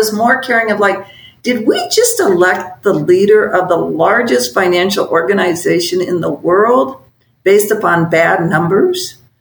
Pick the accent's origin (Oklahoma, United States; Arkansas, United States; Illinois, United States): Illinois, United States; especially in my home state of Illinois